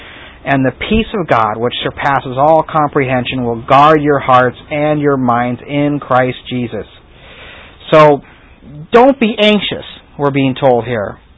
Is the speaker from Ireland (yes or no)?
yes; Ireland; Yeah, I'm Irish, and so I am excused to be this way.